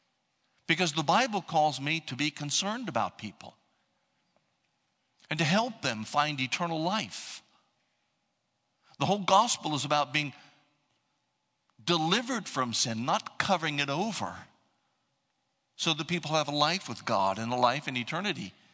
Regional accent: Midwest, United States; I'm from the Midwest. I'm different from people from North Carolina, if you haven't figured that out yet.

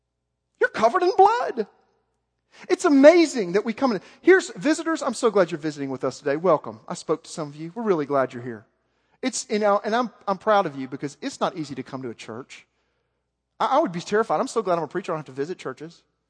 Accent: Arkansas, United States; No one in my life has ever lived north of the Mason-Dixon line, so I'm so one of you. I know I'm from Arkansas.

